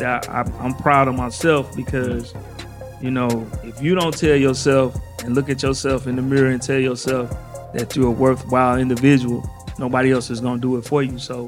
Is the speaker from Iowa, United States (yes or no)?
no; Missouri, United States; I'm from the Wells Goodfellow, Hamilton Heights area, where it's a lot of violence, it's a lot of drugs, a lot of open air drug markets.